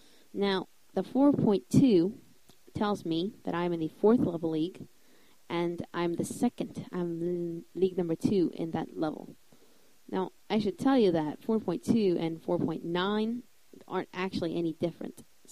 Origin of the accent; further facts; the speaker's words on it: United States; Since we are both from the United States, it's going to be the NBA, obviously.